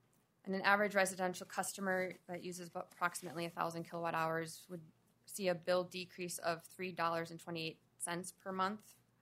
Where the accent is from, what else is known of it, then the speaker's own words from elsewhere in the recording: Foxhome, Minnesota, United States; I remember growing up in Fox Home, my mom getting a call letting her know that there was an outage and she was an accounting assistant.